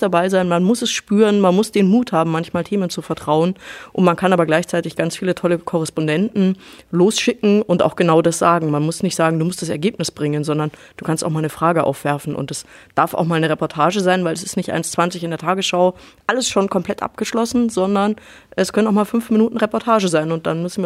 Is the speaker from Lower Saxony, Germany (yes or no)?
no; Bavaria, Germany; moved away as an adult; now in Hamburg, Germany; ich bin Bayerin, ich musste mir das aber abtrainieren. Nach dem Studium habe ich gedacht, wenn man Journalistin werden will, dann muss man auch mal Bayern verlassen. Bin nach Hamburg gegangen zum NDR